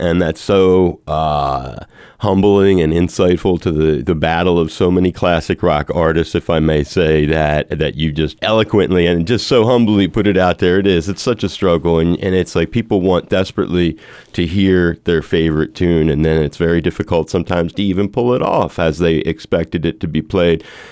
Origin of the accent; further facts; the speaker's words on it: Wilmington, Delaware, United States; Maybe it's because I grew up in the Philly area, lovely Wilmington.